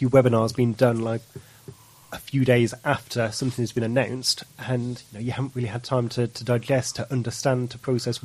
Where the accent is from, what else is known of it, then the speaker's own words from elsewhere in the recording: Cannock, West Midlands, United Kingdom; moved away as an adult; now in Kent, United Kingdom; I'm not originally from Kent. I started off in the West Midlands, Cannock